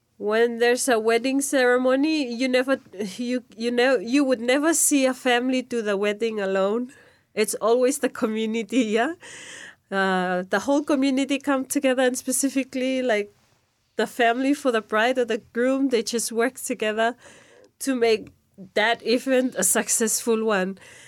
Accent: Shefa, Vanuatu; So I'm from Sheva province.

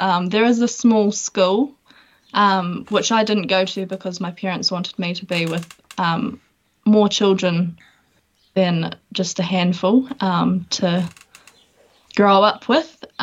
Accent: Browns, Southland, New Zealand; I grew up in a very small town called Browns, which is in Southland, on a deer farm.

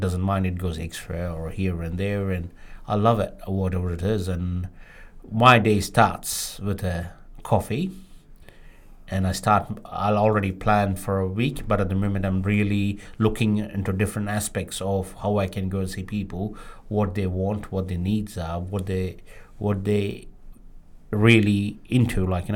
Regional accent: New Plymouth, Taranaki, New Zealand; Because we are from New Plymouth, so we hiring people from New Plymouth

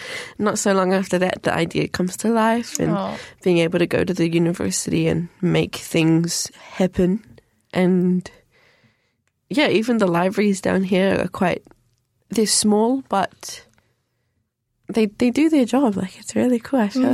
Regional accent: Auckland, New Zealand; born or raised there

